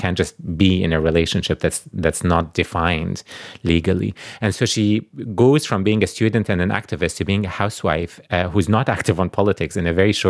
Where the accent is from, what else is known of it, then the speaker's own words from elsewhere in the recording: Jordan; I think growing up in Jordan